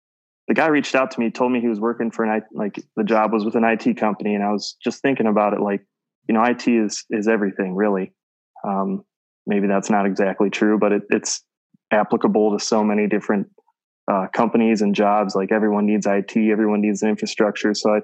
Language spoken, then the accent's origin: English; Macomb, United States; And when I grew up in Macomb, it's kind of like, let's drive over to the strip mall and maybe 7-Eleven.